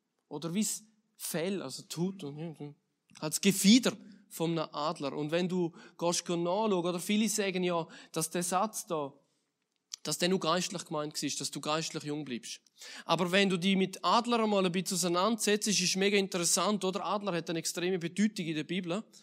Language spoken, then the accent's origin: German; Switzerland; ich weiss, wir sind Schweizer.